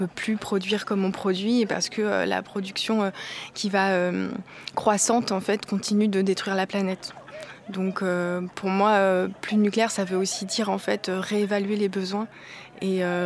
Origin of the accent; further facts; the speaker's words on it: Équeurdreville, Normandy, France; Moi, je viens du Cotentin, je viens d'Équeurdreville. Enfin, c'est une des villes qui embauche le plus dans le nucléaire. Et je viens donc d'une des régions les plus nucléarisées de France.